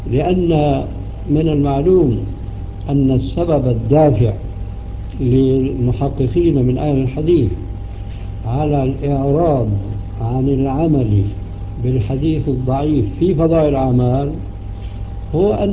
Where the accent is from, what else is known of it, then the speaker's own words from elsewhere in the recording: Syria; حين ذاك يصبح لسان حاله يقول كما يقال عندنا في سوريا